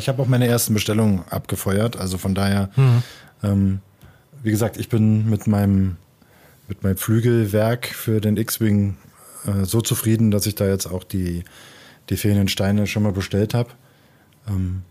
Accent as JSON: {"language": "German", "region": "Berlin", "country": "Germany", "tie": "born or raised there", "said": "ich als Berliner total gerne Fassbrause trinke und damit halt auch total viel in der Kindheit mit zu tun hat, also aufgewachsen bin damit"}